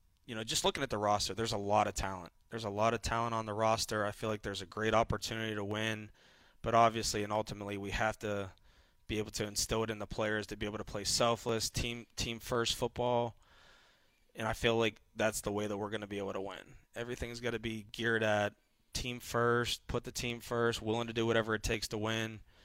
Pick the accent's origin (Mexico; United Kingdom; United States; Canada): United States; Pittsburgh, Pennsylvania; Yeah, it does feel like home. I'm from Pittsburgh.